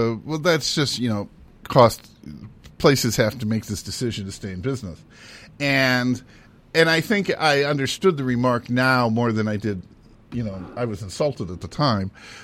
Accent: Midwest, United States; I grew up in the Midwest.

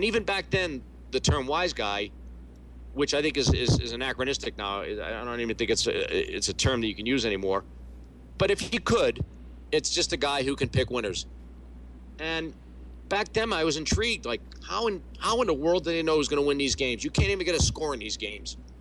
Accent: Boston, Massachusetts, United States; I'm a Bostonian, but the New York Daily News was a cool newspaper.

